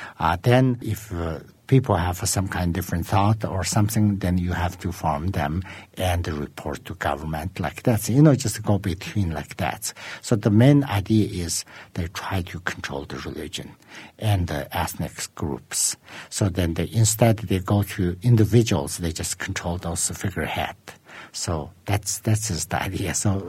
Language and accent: English; Qinghai, China; So actually, we're from Eastern Tibet, which is today we could call the Qinghai province.